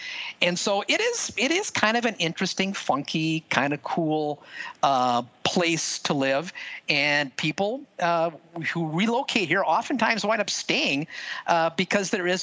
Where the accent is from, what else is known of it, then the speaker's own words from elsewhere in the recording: Stevens Point, Wisconsin, United States; located less than a mile from the house I grew up in Stevens Point, Wisconsin. So I know quite a bit about this that part of town.